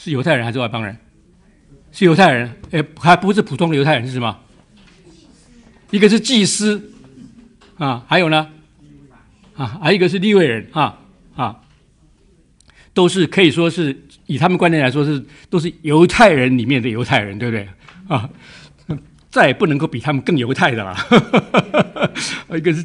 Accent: Taiwan; 我们在台湾长大哈、啊，尤其在我们那一辈啊，也有一个类似的情形哈、啊。

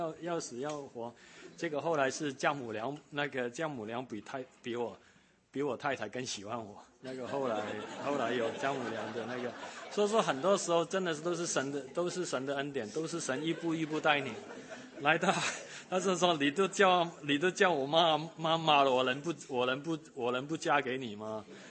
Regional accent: Hong Kong; moved away as an adult; also born or lived in Taiwan; now in United States; 我是在香港出生的，香港出生，在那边住了18年，然后我去台湾读书

